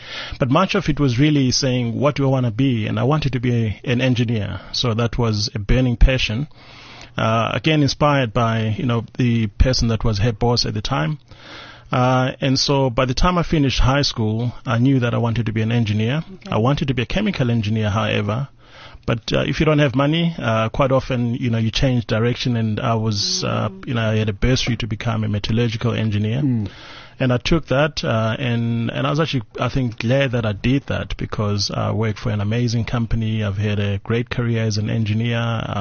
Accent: Bulawayo, Zimbabwe; born there; Yes, I've very humble beginnings. I was born in a dusty township called Njube Town

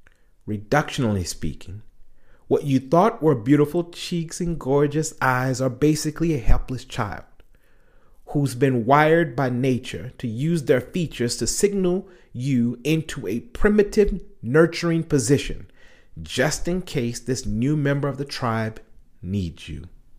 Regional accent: United States; As an American with African heritage, I grew up with a very diverse social circle.

